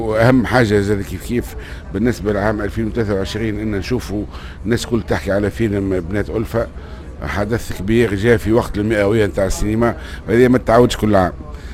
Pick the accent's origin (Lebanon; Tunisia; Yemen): Tunisia; يشوفوا واش عندنا في تونس، يلقاو شويه بقلاوه